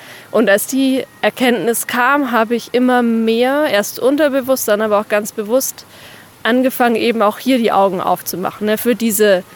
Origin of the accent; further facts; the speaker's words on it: Southern Germany, Germany; eine Straße lang gefahren bin in Süddeutschland, eben in meine alte Heimat